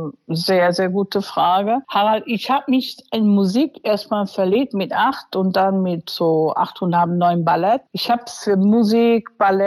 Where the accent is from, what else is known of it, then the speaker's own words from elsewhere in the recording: Spain; German is a second language; also born or lived in United States; erstmal wurde ich in Amerika geboren. Und dann mit 5 Jahren hatte mein Vater mich nach Spanien gebracht. So einen kleinen Ort in Spanien mit 1200 Einwohnern. Dann sind wir einfach 10 Jahre da sesshaft gewesen.